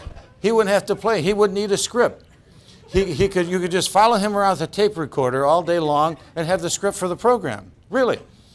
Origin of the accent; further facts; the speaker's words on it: Detroit, Michigan, United States; And I was raised in Detroit, Michigan.